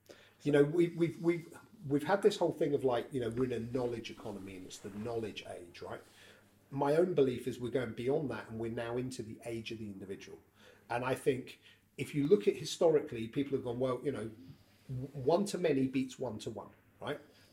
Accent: Southampton, South East England, United Kingdom; now in Cheltenham, United Kingdom; I don't come from Cheltenham. I live there, and I've been there for, I think, 15, 16 years. But I'm originally from Southampton.

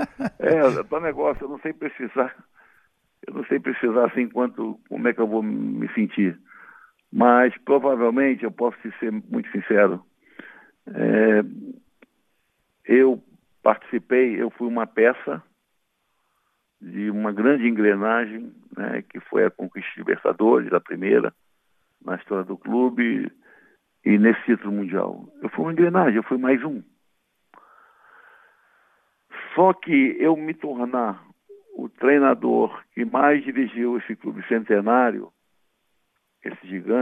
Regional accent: Penha, Brazil; now in Porto Alegre, Brazil; fomos criados juntos na Penha, era o amigo mais antigo que eu tinha na vida.

